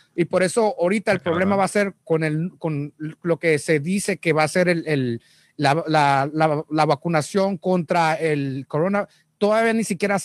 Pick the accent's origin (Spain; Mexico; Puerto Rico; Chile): Mexico; Aparte de eso, soy mexicano y tomé agua de Tijuana.